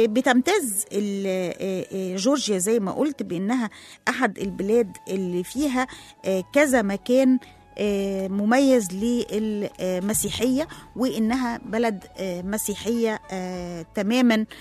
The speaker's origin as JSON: {"language": "Arabic", "country": "Egypt", "said": "وفكرني بالأسوار اللي موجودة حوالين قلعة صلاح الدين عندنا في مصر"}